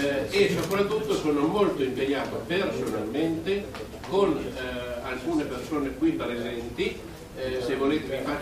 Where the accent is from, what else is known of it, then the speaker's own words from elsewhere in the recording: Parma, Emilia-Romagna, Italy; sono di Parma.